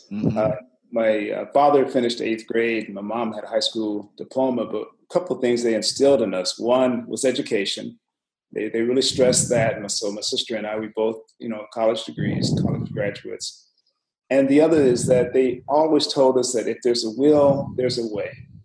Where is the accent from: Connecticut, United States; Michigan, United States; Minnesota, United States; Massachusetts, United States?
Michigan, United States; Flint; Actually, I grew up in Flint, Michigan.